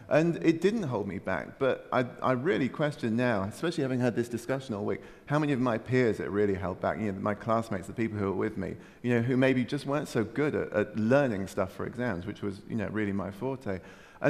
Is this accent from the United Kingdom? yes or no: yes; United Kingdom; I have to ask you now, being British